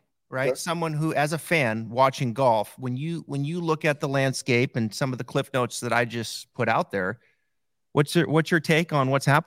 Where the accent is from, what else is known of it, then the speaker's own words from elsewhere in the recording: Idaho, United States; I grew up in Northern Idaho, on a 9-hole golf course where like serious golf was number 7 on the list